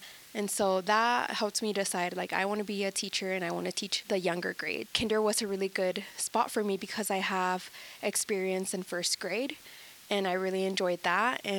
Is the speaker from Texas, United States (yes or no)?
yes; Houston, Texas, United States; So I grew up in the Houston area in Texas